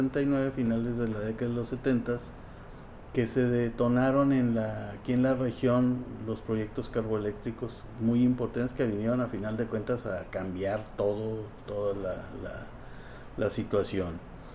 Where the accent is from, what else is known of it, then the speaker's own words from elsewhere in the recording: Saltillo, Coahuila, Mexico; soy originario de Saltillo, pero radicado aquí en la frontera desde hace 44 años. El interés por todo lo cultural, etcétera, es desde temprana edad, allá en mi natal Saltillo.